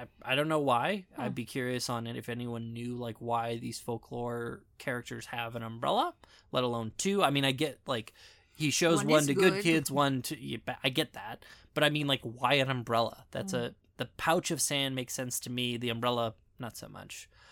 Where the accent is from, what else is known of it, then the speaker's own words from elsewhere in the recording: United States; I apologize, I'm American and I can't pronounce everything